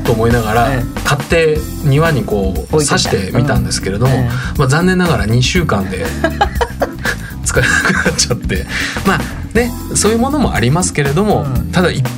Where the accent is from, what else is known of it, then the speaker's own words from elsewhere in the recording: Fukuoka, Japan; 僕は福岡生まれ福岡育ちなので